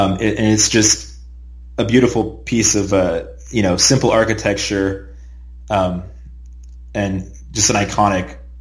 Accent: Los Gatos, California, United States; You know, actually, when I was a kid growing up in Los Gatos, it was a nice, quaint town

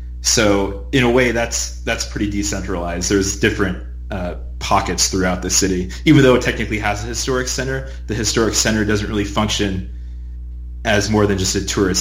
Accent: California, United States; especially as someone who's born and raised in the Bay Area.

